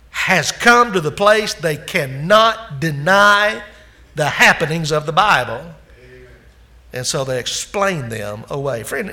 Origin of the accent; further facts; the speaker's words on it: Arkansas, United States; I grew up in North Arkansas. There's Blanchard Springs Caverns, and we go up there quite often.